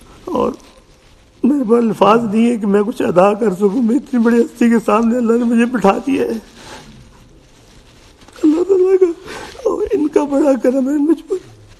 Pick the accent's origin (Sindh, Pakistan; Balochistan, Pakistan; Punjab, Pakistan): Sindh, Pakistan; Karachi; میں کراچی سے ہوں جی.